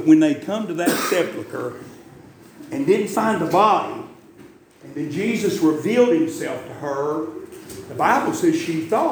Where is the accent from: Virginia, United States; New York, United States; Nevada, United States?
Virginia, United States; Wise; accent: Wise County, Virginia; I mean, I was from Wise, Virginia. I moved to Tennessee, amen, south of Wise, Virginia, and they called me